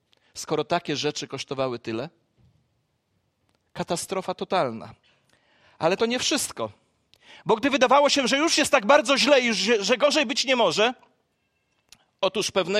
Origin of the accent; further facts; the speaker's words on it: Gąsocin, Masovian Voivodeship, Poland; Ja jestem z Gąsocina, rodak dzisiaj, mam rodaka tutaj na nabożeństwie